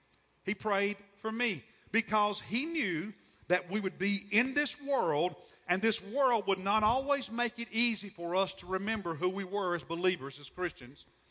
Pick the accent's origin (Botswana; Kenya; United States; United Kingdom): United States; but even when I'm there, I'm an American.